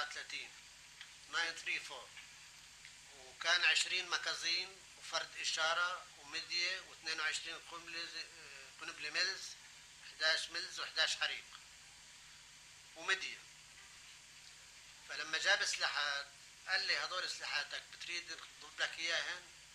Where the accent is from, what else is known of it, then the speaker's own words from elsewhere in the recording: Palestine; لما صارت الاحداث عندنا بفلسطين تركت انا البوليس وطلعت بسلاحي انا من البوليس والتحقت بالثوره الفلسطينيه